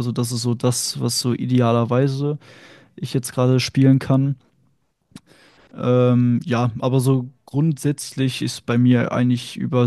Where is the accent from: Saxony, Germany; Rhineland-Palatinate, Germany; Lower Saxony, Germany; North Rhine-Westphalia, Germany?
North Rhine-Westphalia, Germany; Herford; ich bin 20 Jahre alt, ich komme aus Herford und spiele, also bei Bielefeld